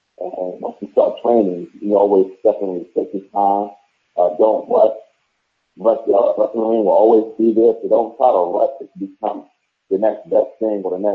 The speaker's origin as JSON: {"language": "English", "town": "New York City", "region": "New York", "country": "United States", "tie": "born or raised there", "said": "growing up in Brooklyn and the projects of Brownsville, where it's not the best of everything"}